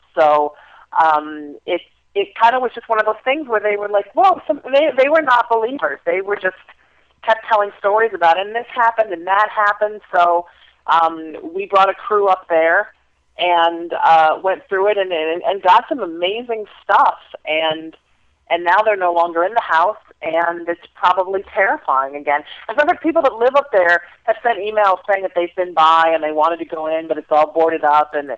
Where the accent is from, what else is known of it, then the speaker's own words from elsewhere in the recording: New England, United States; I mean, you know, honestly, there's just a lot of New England, and I'm from New England, and I know you guys are in that area too.